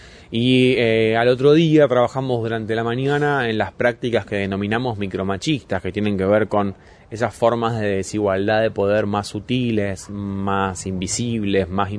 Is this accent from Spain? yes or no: no; Rosario, Santa Fe, Argentina; Vengo de la ciudad de Rosario